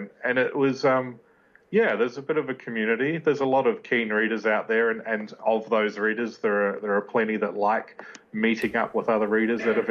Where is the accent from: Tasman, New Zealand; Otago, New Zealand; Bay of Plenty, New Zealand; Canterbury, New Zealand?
Tasman, New Zealand; Richmond; Yeah, well, I grew up in Nelson, or in Richmond, which is a small town just outside of Nelson.